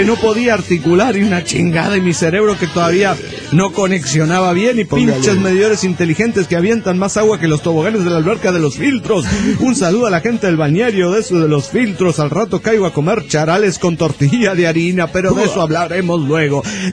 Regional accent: Cochabamba, Bolivia; de Cochabamba, Bolivia.

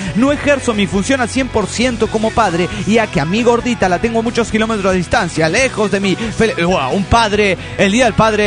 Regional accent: Uruapan, Michoacán, Mexico; Soy de Uruapan y así como con un ojo y el otro y que, bueno, luego les explico. Sí. Desde Michoacán, México

